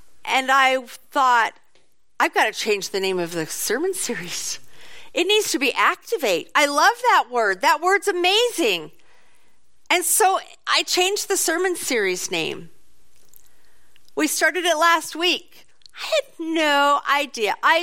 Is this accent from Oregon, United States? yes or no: yes; Oregon, United States; I grew up in Central Oregon. Ponderosa pines are really familiar to me.